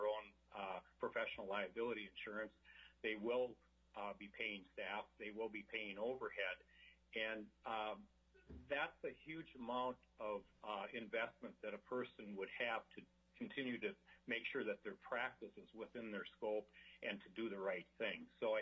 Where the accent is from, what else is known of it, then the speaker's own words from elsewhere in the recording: Fairbanks, Alaska, United States; I'm from Fairbanks